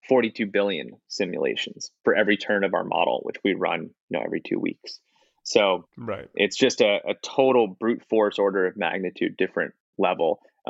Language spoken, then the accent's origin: English; Pennsylvania, United States; I grew up outside Philadelphia.